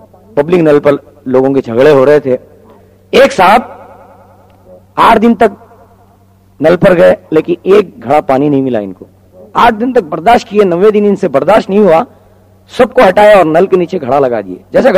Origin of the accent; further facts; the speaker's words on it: Mumbai, Maharashtra, India; میں بامبے کا رہنے والا ہوں